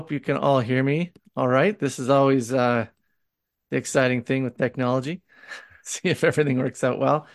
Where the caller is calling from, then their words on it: Saskatoon, Saskatchewan, Canada; as it is, here I am from Saskatoon speaking to you